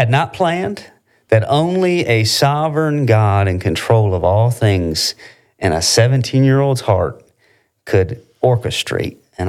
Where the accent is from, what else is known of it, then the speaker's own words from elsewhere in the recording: Delaware, United States; now in Alabama, United States; I'm a Yankee. I grew up in Delaware, but here I am in Alabama.